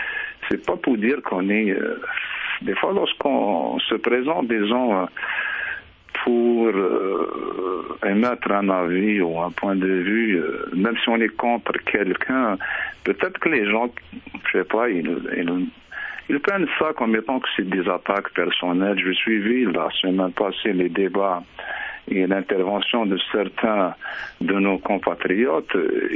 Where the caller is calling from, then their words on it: Montreal, Quebec, Canada; Moi, effectivement, je suis de Montréal